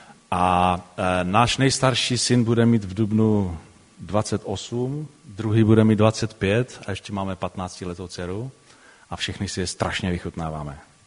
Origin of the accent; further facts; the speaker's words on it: Opava, Moravian-Silesian Region, Czechia; born there; Narodil jsem se v Opavě.